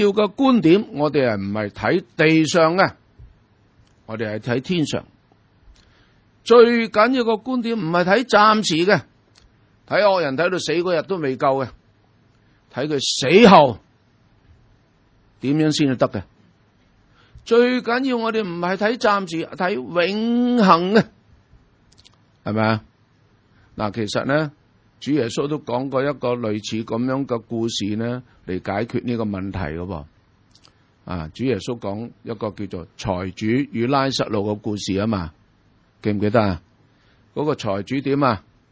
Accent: China; 啊，我哋中国人呢好鍾意自己呃自己。

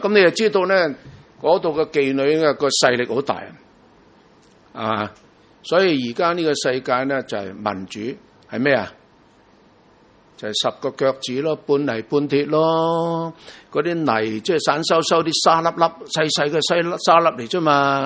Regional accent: Guangdong, China; 我哋咧叫做廣東人啦，我哋係中國人啦

